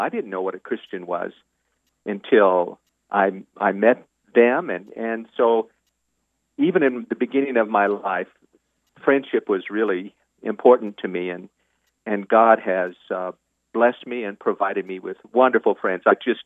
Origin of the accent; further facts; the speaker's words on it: Denver, Colorado, United States; But I really enjoyed growing up in Denver. I had a good childhood there.